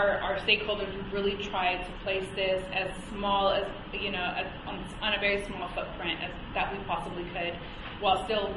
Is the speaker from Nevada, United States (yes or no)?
yes; Nevada, United States; I'm from Clark County, we're property manager.